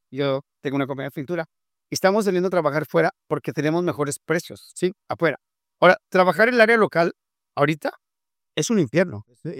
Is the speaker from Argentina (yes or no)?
no; Mexico; Ahora, como mexicano, pues es lo primero que comemos, ¿no?